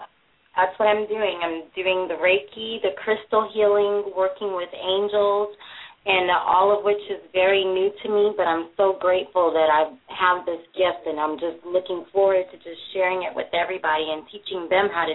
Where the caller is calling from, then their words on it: Woodland Hills, California, United States; I'm calling from Woodland Hills.